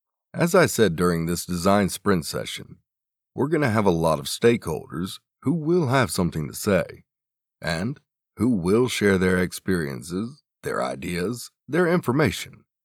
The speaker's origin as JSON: {"language": "English", "town": "Bordeaux", "region": "Nouvelle-Aquitaine", "country": "France", "said": "I'm from Bordeaux in France. So, from the city of wine."}